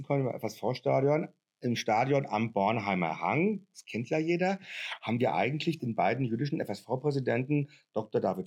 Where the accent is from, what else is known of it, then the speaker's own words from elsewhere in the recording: Mainz, Rhineland-Palatinate, Germany; now in Frankfurt, Germany; bin eigentlich kein Frankfurter, also Seckbach und Bornheim kannte ich erst so seit 25 Jahren, seit ich nach Frankfurt gezogen bin.